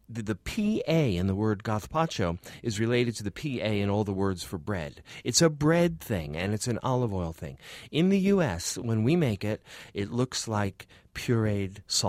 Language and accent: English; United States; being an American, I figured, oh, they're drinking smoothies in Sevilla.